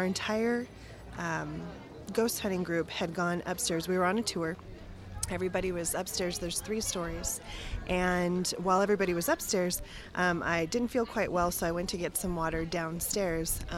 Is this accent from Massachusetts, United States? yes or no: no; Vail, Arizona, United States; I'm from Vail, Arizona.